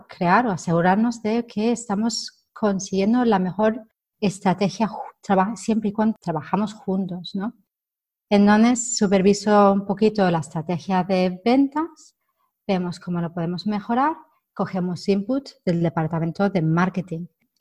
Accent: England, United Kingdom; Spanish is a second language; todo menos inglesa, eso sí. Y me han pedido, para demostrar que soy inglesa, que demuestre que soy inglesa

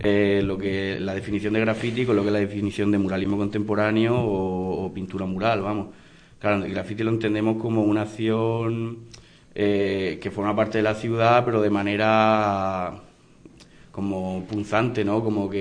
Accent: Valencian Community, Spain; yo que vengo de Valencia, como que, bueno, en verdad no soy de Valencia, soy del sur de Alicante

